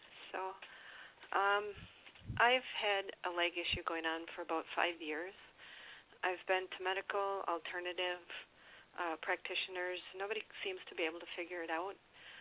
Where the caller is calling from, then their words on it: Wisconsin, United States; I'm calling from Wisconsin.